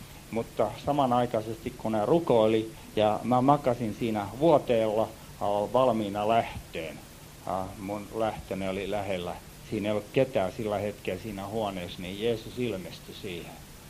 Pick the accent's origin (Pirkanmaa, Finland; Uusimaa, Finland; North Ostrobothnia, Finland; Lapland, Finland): Uusimaa, Finland; Helsinki; born there; Mua koskettaa jonkun verran tänne Helsinkiin tulo, koska mä oon syntynyt Helsingissä.